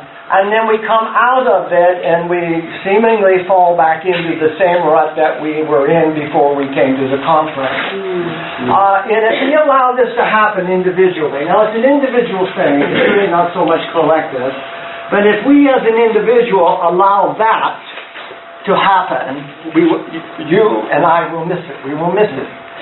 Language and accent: English; California, United States; I grew up in California, and, you know, out there on the coast and everything, we have what we call the surfer mentality.